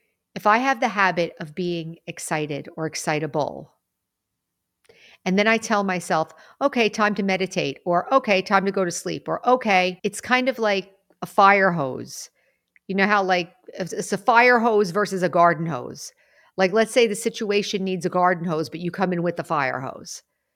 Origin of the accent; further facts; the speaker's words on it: New York, United States; I grew up in New York, in the Northeast, on Long Island, and I grew up